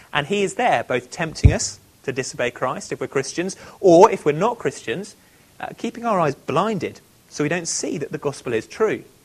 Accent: England, United Kingdom; You know, we're English, we're British.

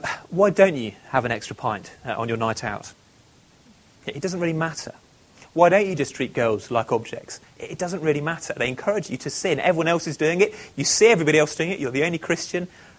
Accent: England, United Kingdom; You know, we're English, we're British.

